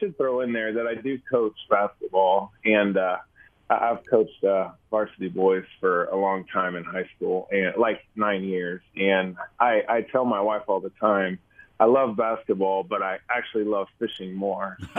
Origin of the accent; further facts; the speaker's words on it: Wichita, Kansas, United States; also born or lived in Pratt; I grew up fishing down by Wichita. I'm from Wichita, Kansas, kind of western Kansas, too. I actually was out by Pratt. I actually graduated from Pratt High School